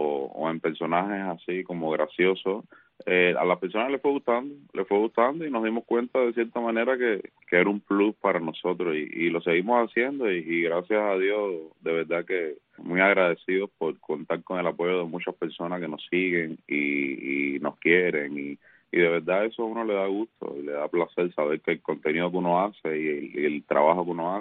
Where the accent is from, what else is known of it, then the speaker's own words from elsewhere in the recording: Cuba; moved away as an adult; also born or lived in Chile; now in United States; Nosotros salimos de Cuba hace 8 años y dejamos de hacer transformismo. Nos fuimos para Chile y trabajamos allá como 4 años. Y cuando llegamos acá a los Estados Unidos, hace unos 3 años